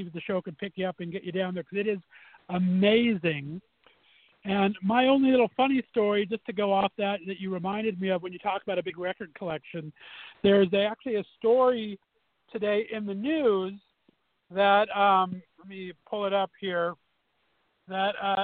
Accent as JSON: {"language": "English", "region": "California", "country": "United States", "tie": "born or raised there", "lives_now": "Ohio, United States", "said": "when I used to come to Ohio when I was a kid, because I grew up in California, and my uncle and aunt lived here in Ohio"}